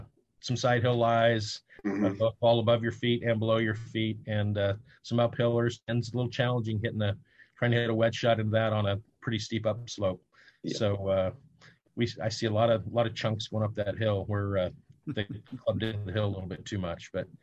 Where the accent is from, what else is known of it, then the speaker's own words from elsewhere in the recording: Anderson, California, United States; So I'm from Redding originally. Anderson, most people don't know where Anderson is, so I say I'm from Redding. But so I came from Redding